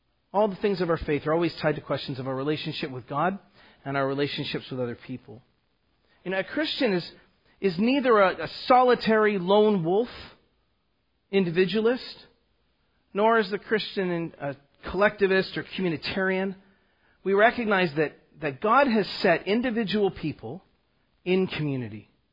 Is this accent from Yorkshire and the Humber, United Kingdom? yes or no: yes; Scarborough, Yorkshire and the Humber, United Kingdom; I'm from Scarborough, but I tell people that I'm Welsh because people that are related to me were there once.